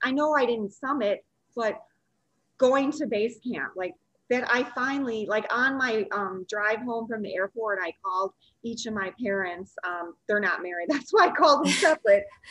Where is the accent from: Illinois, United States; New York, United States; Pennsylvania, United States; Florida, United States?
Illinois, United States; Chicago; I'm from Chicago, flatlands, no altitude.